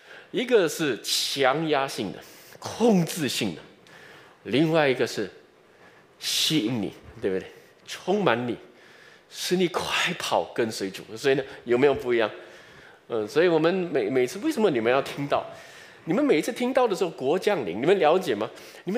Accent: Singapore; 然后呢我们新加坡哇经济很繁荣，哎，我们新加坡人是怎样

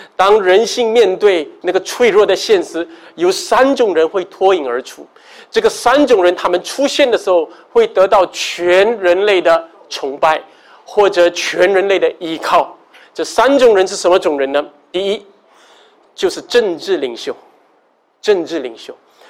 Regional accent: Singapore; 我们新加坡社会是孔夫子的教导

